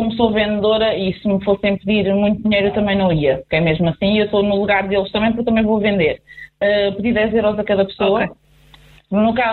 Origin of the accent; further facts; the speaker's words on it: Azambuja, Lisbon, Portugal; eu sou mesmo de Azambuja, sou filha da terra